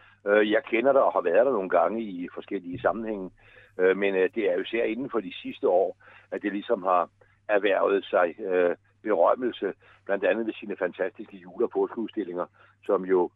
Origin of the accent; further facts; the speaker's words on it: Copenhagen, Capital Region of Denmark, Denmark; Jeg er jo københavner, og jeg er byhistoriker, så jeg er medlem af Københavns Borgerrepræsentation. Og så bor jeg selv inde i Pisserandekvarteret, og ikke ret langt fra centralhjørnet.